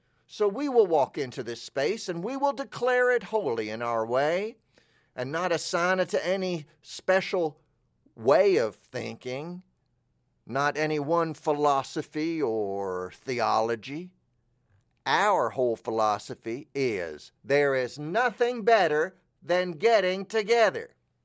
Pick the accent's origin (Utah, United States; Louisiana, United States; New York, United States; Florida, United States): Florida, United States; So I can't remember because I come from North Florida where there is a Mariana and a Marietta, Georgia.